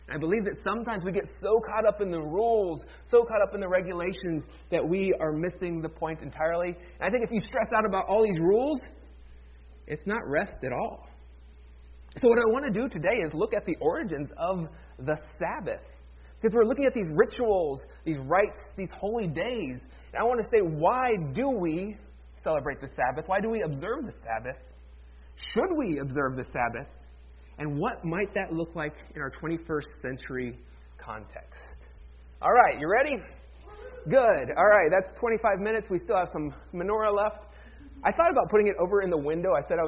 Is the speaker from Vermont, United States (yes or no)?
no; Ohio, United States; I grew up very near Amish country in Ohio.